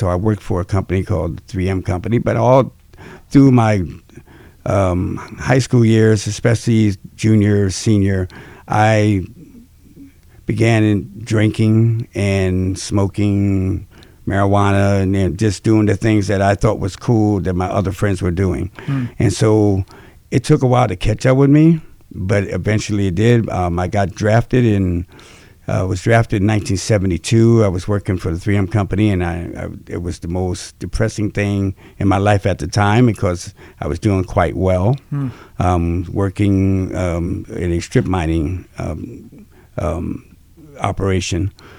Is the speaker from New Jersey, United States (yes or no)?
yes; Somerville, New Jersey, United States; also born or lived in New Brunswick / Franklin Township; So, I lived there until I was 13. Then we moved to a town called Somerville, where I grew up into